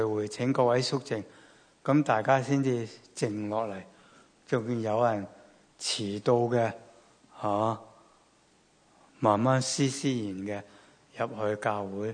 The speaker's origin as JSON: {"language": "Cantonese", "region": "Guangdong", "country": "China", "said": "就是我们广东人说什么惊住踩死什么蚁"}